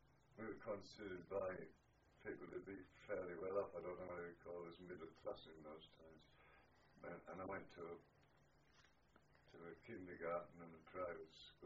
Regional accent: Durham, North East England, United Kingdom; born there; I was born in Durham City, not far from where I live now, in a street called Old Elvet.

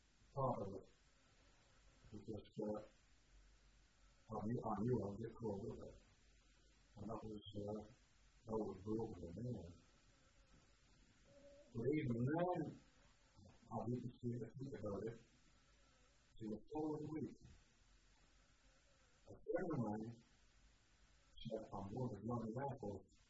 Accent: London, United Kingdom; born there; same place that I was born in London

